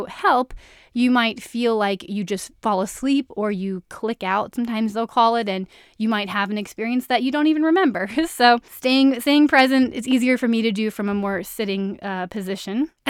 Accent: Virginia, United States; now in Los Angeles, United States; And I'm from Virginia, so I do miss that delicious home-style cooking, and I can't find a lot like it

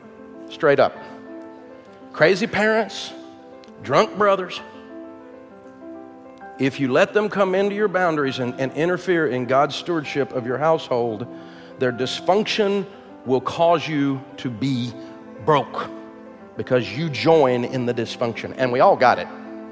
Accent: Tennessee, United States; I'm from Hills, East Tennessee. When we do crazy, we do it big.

